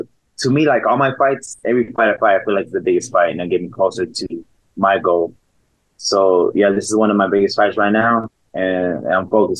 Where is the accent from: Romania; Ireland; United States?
United States; Plainview, Texas; also born or lived in Los Angeles, United States; I was born in Plainview, Texas. And I was raised in Plainview, Texas. It was good there. It was really good.